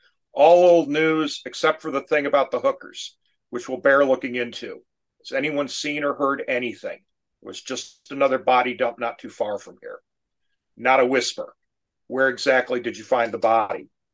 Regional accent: New York, United States; I lived in Western New York. I grew up in Western New York. We had some grindhouse theaters downtown Rochester

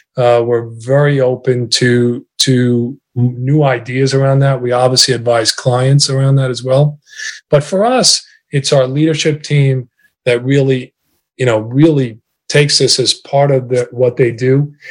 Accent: Glen Cove, New York, United States; English is a second language; I grew up, frankly, learning the English language in schools, in the public schools. I grew up in Glen Cove on Long Island.

